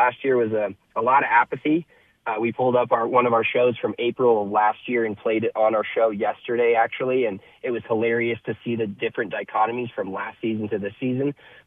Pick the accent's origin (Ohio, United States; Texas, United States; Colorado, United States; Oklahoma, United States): Colorado, United States; So I grew up in Colorado, loved to play baseball.